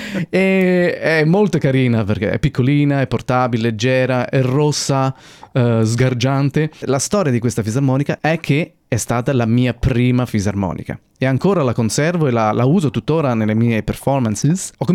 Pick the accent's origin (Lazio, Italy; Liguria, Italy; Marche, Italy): Marche, Italy; Loreto; Io vengo da Loreto, è una piccola cittadina in provincia di Ancona